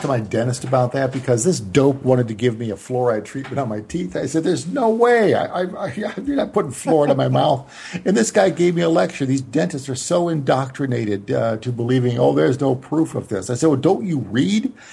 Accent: United States; I wasn't raised in Europe. I was raised in the United States.

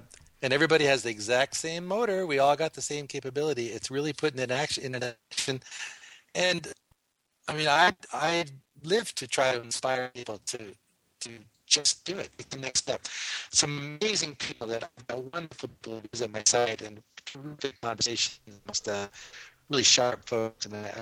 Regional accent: East Coast, United States; I was raised in the East Coast. I wanted to go to the West Coast, see what was going on.

